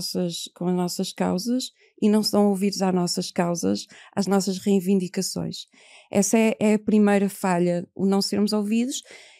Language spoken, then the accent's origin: Portuguese; Portugal; nós somos portugueses e ciganos, a nossa primeira condição é nós somos cidadãos portugueses e ciganos.